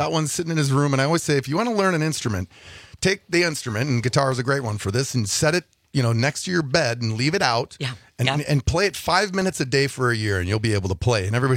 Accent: Green Bay, Wisconsin, United States; We're from Green Bay.

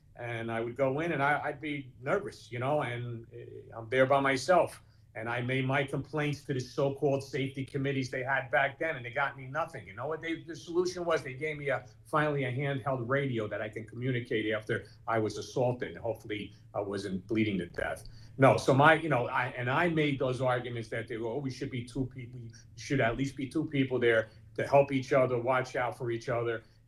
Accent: Newark, New Jersey, United States; I born and raised in Newark. I used to go to school taking a bus.

